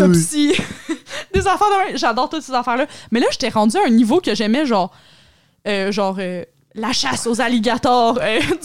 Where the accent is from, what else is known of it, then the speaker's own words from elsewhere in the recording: Montreal, Quebec, Canada; végétarienne chez nous à Montréal